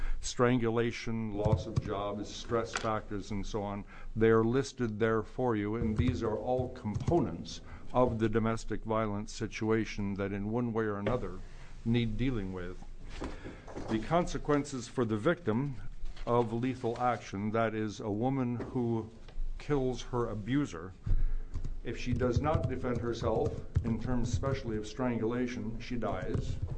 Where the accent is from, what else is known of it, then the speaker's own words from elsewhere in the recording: Oregon, United States; I come from Eastern Oregon. … I live in Pendleton.